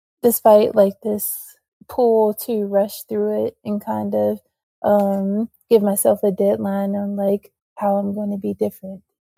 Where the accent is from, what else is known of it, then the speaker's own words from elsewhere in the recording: Youngstown, Ohio, United States; I grew up in Youngstown, Ohio, and it's supposed to be a city, but it's very rural, and there's just like a lot of open space.